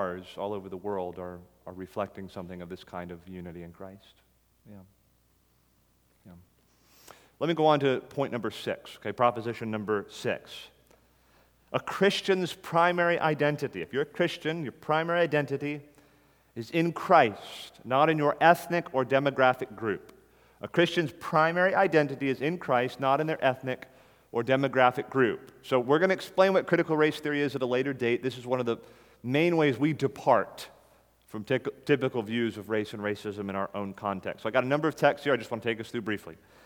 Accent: Florida, United States; The church I grew up in South Florida was that way.

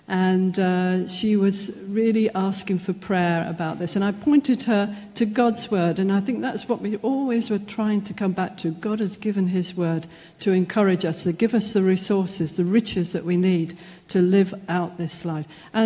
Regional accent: England, United Kingdom; Well, hello, everybody. I'm from England, so I hope you can hear my accent a bit there.

